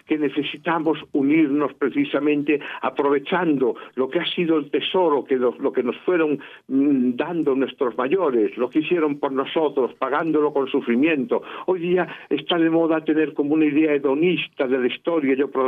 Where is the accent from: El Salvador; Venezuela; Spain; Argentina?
Spain; soy escritor español, ya veis que hablamos en la lengua española